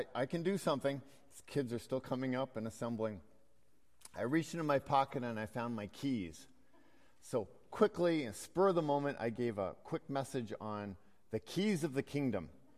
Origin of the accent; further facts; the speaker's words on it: Toronto, Ontario, Canada; I grew up in Toronto